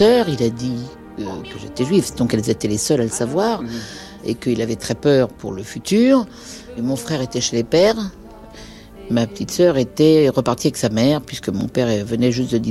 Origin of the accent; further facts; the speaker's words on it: Aix-en-Provence, Provence-Alpes-Côte d'Azur, France; je suis arrivée d'Aix-en-Provence, qui était le couvent où j'étais éduquée et un peu choyée, à Lyon